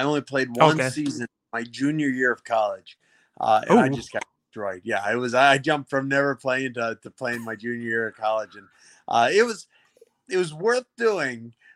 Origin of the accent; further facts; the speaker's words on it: Wisconsin, United States; Wisconsin was great. Everything is green. The winters were white. I got to hunt and fish to my heart's content, and I loved everything about it.